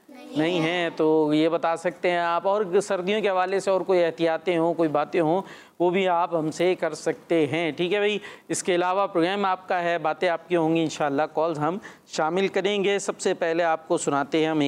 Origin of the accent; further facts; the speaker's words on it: Karachi, Sindh, Pakistan; ہم کراچی والے ہیں، ہمارا الگ حساب کتاب ہوتا ہے تھوڑا سا